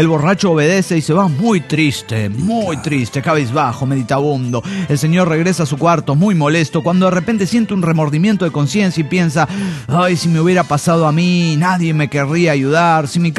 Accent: Cochabamba, Bolivia; de Cochabamba, Bolivia.

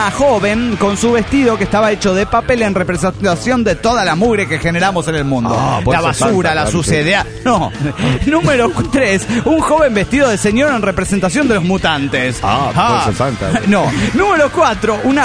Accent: Cali, Valle del Cauca, Colombia; de Cali, Colombia.

